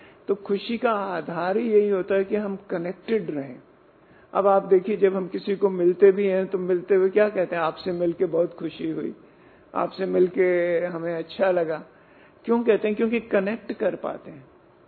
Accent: Siwan, Bihar, India; मैं सीवन से हूँ। बचपन मैंने सीवन में गुजारा है। पिताजी जॉब करते थे तो उनके साथ रहते थे

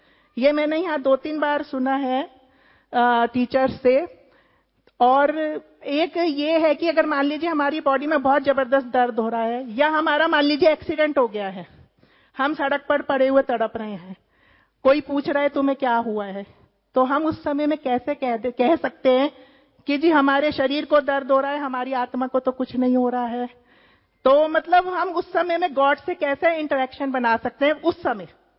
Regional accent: Ghaziabad, Uttar Pradesh, India; और मैं गाजियाबाद से आई हूं.

